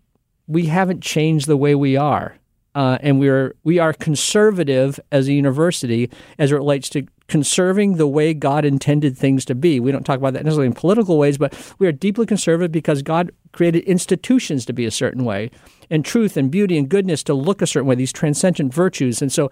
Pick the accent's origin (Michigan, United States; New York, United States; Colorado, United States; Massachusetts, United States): Massachusetts, United States; two in my home state of Massachusetts and one in Pennsylvania.